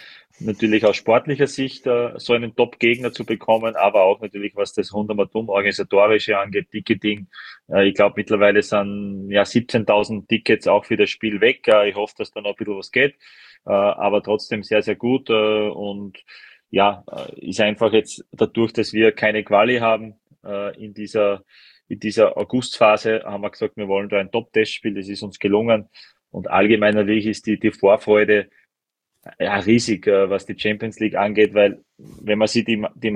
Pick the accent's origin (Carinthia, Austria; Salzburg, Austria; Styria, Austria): Styria, Austria; ich als Steirer hätte natürlich sehr, sehr gerne auch in Graz gespielt.